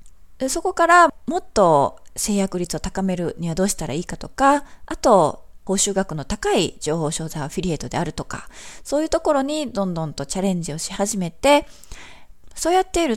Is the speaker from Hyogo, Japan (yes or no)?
no; Fukui, Japan; born there; 私生まれは福井県なんですけれども、田舎なので非常に寂れたイメージというか